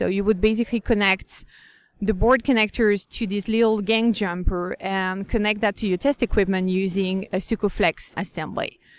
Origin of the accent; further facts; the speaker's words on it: Switzerland; English is a second language; I come from Switzerland.